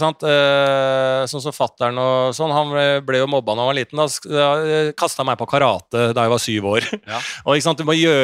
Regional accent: Bærum, Akershus, Norway; Og jeg vokste opp I Bærum og så disse Stabbekk-bussene og disse på rikmannsstedene.

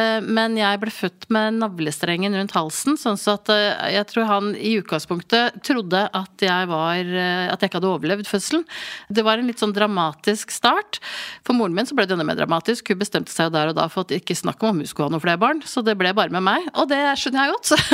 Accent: Oslo, Norway; born there; also born or lived in England; jeg ble født, som sagt, i Oslo, men de rakk å få meg til England før jeg ble døpt. Så jeg ble døpt i England i Adelkirke i Leeds

